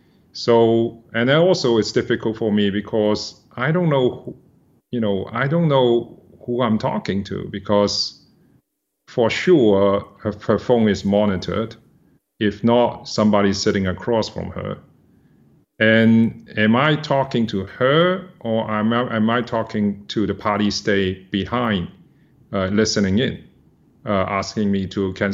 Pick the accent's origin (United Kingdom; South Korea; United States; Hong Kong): Hong Kong; I grew up in Hong Kong. Hong Kong is very, very important and hold dear to me. I have friends, relatives from Hong Kong.